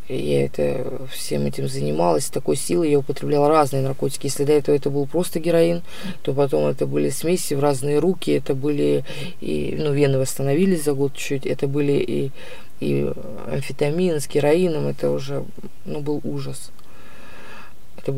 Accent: Ukraine; И все, и приходит, а я с Украины, меня по 91-й статье обязательно должны были посадить до суда, обязательно.

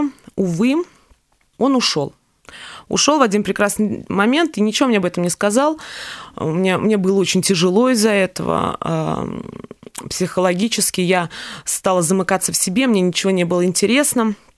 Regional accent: Moscow, Russia; я родилась в Москве, росла в благополучной семье.

